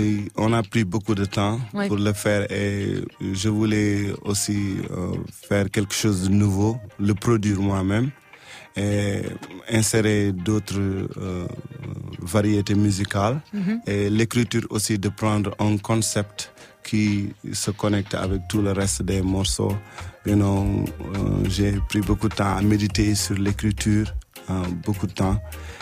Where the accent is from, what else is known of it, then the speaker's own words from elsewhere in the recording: Senegal; Je viens du Sénégal et Sénégal c'est francophone aussi